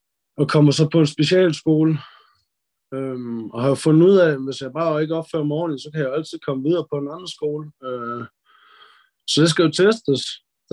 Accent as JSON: {"language": "Danish", "town": "Viborg", "region": "Central Denmark Region", "country": "Denmark", "tie": "born there", "said": "Jeg er født på Viborg sygehus. Har boet sammen med min mor det meste af mit liv."}